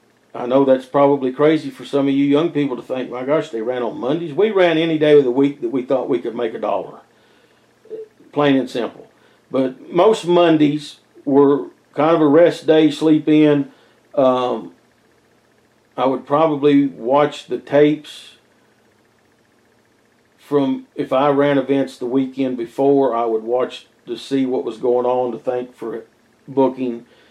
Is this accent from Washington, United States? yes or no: no; Fall Branch, Tennessee, United States; Then the next night, Friday, May 10th, Fall Branch, Tennessee, my hometown, Sampson Center.